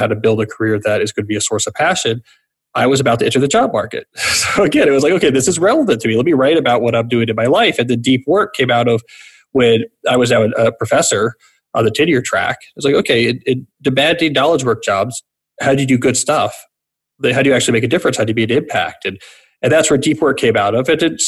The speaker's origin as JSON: {"language": "English", "region": "New Jersey", "country": "United States", "tie": "born or raised there", "also_born_or_lived": "Houston", "said": "Yeah, so I was there for a while. And then at the age of seven, I moved to New Jersey outside Princeton."}